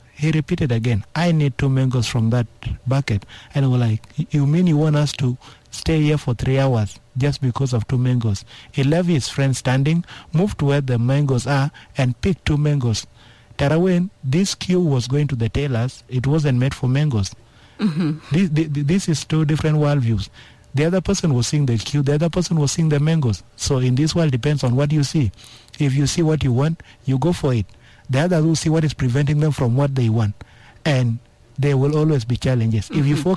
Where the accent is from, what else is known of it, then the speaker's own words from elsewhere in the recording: South Sudan; English is a second language; With all the 36 million livestock that we have in South Sudan, still we're importing cows from Uganda to come and slaughter and eat in Juba.